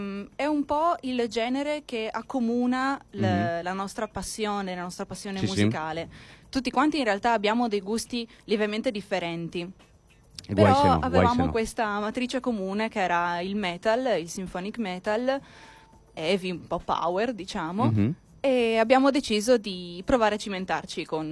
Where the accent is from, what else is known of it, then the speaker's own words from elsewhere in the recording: Villa Vicentina, Friuli-Venezia Giulia, Italy; l'unica non locale sono proprio io, che vengo da Villa Vicentina, un paese in provincia di Udine